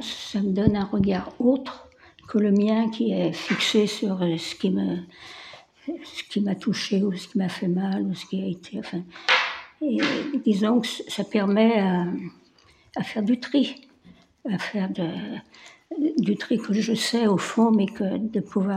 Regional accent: Craponne, Auvergne-Rhône-Alpes, France; Non, je suis lyonnaise.

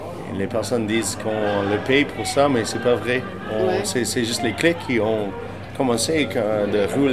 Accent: Saskatchewan, Canada; On vient de la Saskatchewan.

